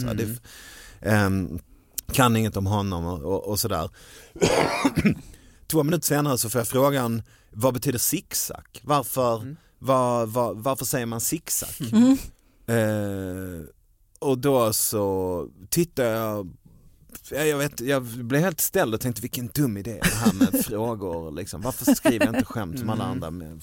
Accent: Dalarna County, Sweden; accent: dalmål; Då hade jag ju gjort mer utav mitt dalmål.

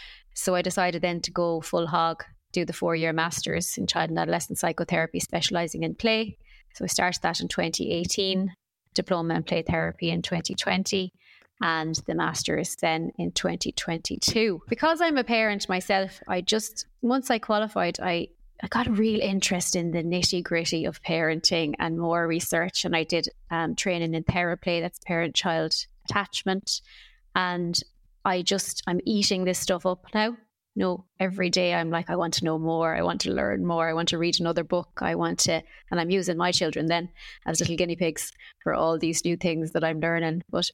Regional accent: Claremorris, Connacht, Ireland; So I am from Claremorris in Mayo. Proud Mayo woman, and I am a parent of 2 children

